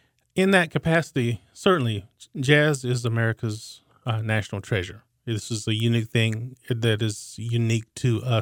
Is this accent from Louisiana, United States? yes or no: no; Birmingham, Alabama, United States; I came here from Birmingham, Alabama, actually.